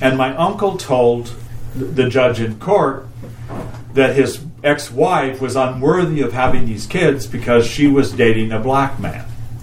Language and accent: English; Spokane, Washington, United States; When I was growing up in Spokane